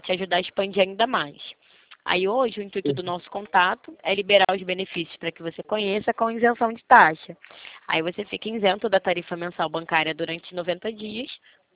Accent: Rio de Janeiro, Brazil; Eu sou do Rio, né? No caso, a minha central de atendimento fica no centro do Rio de Janeiro. O sotaque, né? Tem muitos clientes que falam que o meu sotaque é muito forte, muito puxado.

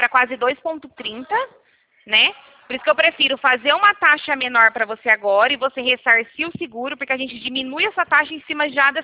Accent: Rio Claro, São Paulo, Brazil; a gente é do interior de São Paulo, Rio Claro.

